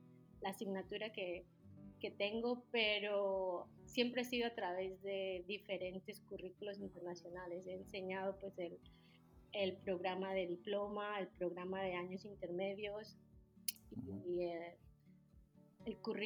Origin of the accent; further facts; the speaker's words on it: Colombia; born there; moved away as an adult; Soy colombiana, nací en Colombia y después de la universidad salí a aprender inglés.